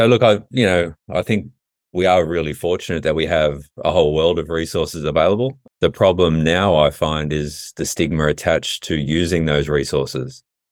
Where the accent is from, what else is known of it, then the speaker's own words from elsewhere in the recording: Blacktown, New South Wales, Australia; Growing up in Blacktown in Sydney's West, so I'd kind of identified when we moved there when I was, I think I was about 12 when we moved there